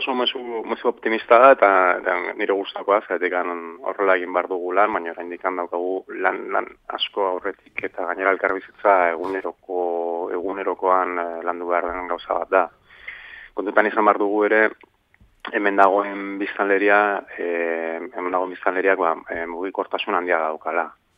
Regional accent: San Sebastián, Basque Country, Spain; nire Donostikoa naiz

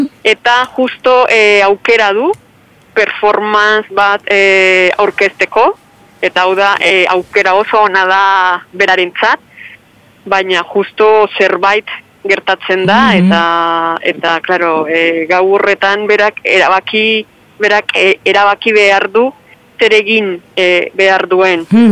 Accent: Colombia; now in Spain; orain dela bi 12 urte iritsi nintzen ona Euskal Herrira. Baina bueno, ni naiz migratzaile. Euskalduna naiz. Eta kolombiarra naiz, noski baiet.

